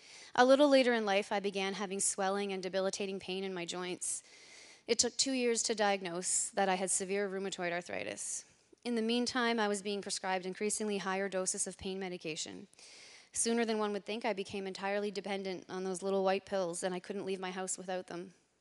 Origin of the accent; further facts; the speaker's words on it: New Brunswick, Canada; born there; I'm a grateful, restored child of God. I was born in New Brunswick as the youngest in a family of four.